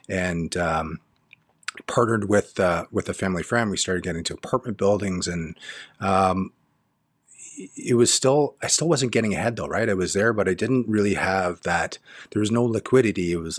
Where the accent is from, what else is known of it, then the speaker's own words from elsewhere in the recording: Markham, Ontario, Canada; I grew up in Markham, Ontario, so just outside of Toronto.